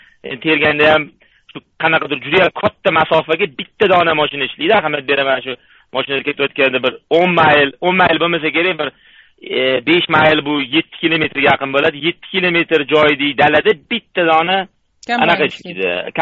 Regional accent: Tashkent, Uzbekistan; now in United States; O'zim Toshkentlikman.

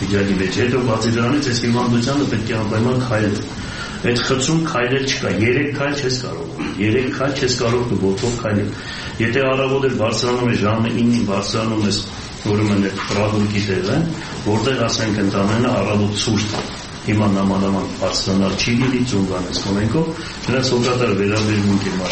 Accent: Gyumri, Shirak, Armenia; ես որպես գյումրեցի

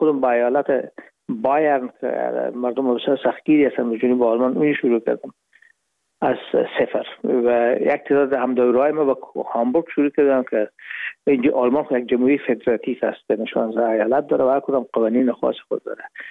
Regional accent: Herat, Afghanistan; moved away as an adult; now in Hamburg, Germany; رفتیم از کابل به هرات و پیش که فاکولته رو پایان برسانیم یا دیپلم بگیریم از هرات از طریق زمینی داخل مرز ایران شدیم

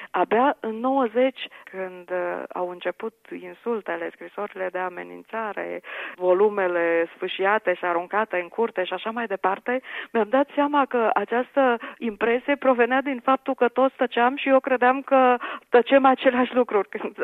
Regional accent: Transylvania, Romania; În măsura în care Banatul face parte din Transilvania și face, și având în vedere că am crescut în Ardeal, sunt evident.

